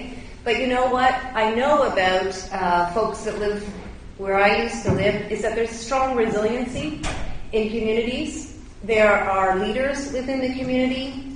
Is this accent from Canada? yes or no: yes; Hamilton, Ontario, Canada; I come from the East End, probably the one with the most downwind from Stelco.